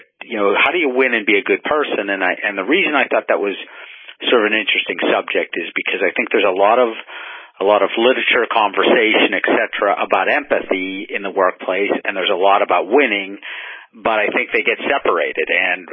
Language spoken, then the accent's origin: English; Newry, Northern Ireland, United Kingdom; We came from Newry to the Super Bowl, I guess you could say.